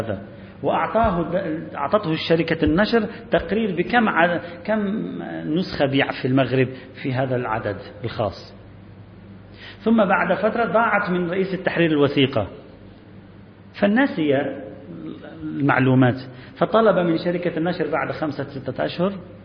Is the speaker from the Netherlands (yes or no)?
no; Lebanon; يعني مثلا عندنا في لبنان على ما أذكر